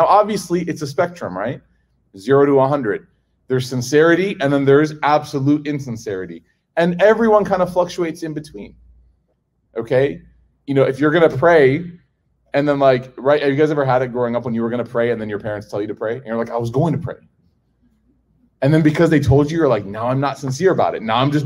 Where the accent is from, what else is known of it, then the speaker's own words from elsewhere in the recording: Chicago, Illinois, United States; Do you guys know what deep dish pizza is? I'm from Chicago.